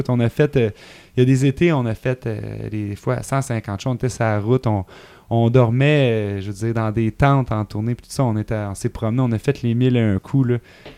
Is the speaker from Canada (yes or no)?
yes; Mont-Tremblant, Quebec, Canada; also born or lived in Abitibi; je suis né en Abitibi. Puis après ça, mon père travaillait dans la construction. Les mines, ça allait pas bien. On a dû bouger pour Tremblant.